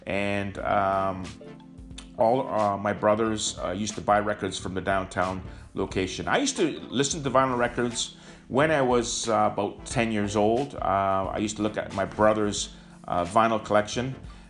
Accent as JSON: {"language": "English", "town": "Toronto", "region": "Ontario", "country": "Canada", "said": "Again, I'm from Toronto, and I do profit from selling vinyl records."}